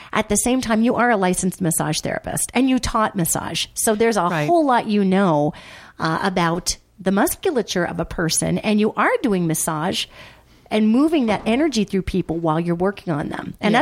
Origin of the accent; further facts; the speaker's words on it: United States; I'm an American. I love this country. I love being here.